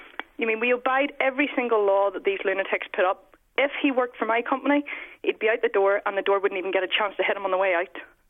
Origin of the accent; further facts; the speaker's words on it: Belfast, Northern Ireland, United Kingdom; I myself am from working class. I'm from East Belfast.